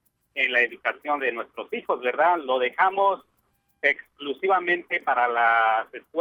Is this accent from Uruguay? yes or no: no; Oaxaca, Mexico; Spanish is a second language; nosotros que venimos de Oaxaca, hablamos otra lengua que no es el español